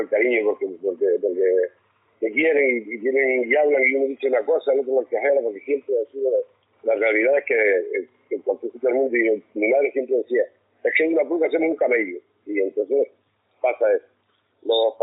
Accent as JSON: {"language": "Spanish", "region": "Canary Islands", "country": "Spain", "tie": "born there", "lives_now": "Puerto Lajas, Spain", "said": "yo no vivo en Tenerife. Yo nací en Tenerife, que vine en Tenerife, ya voy a buscar en Tenerife. Yo vivo en Puerto Laja."}